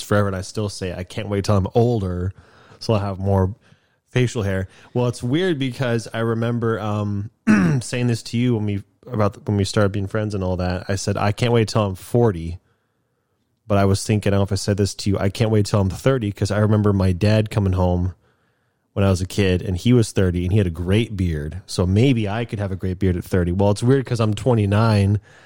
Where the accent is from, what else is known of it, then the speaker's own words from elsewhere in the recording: United States; born there; I was born in America.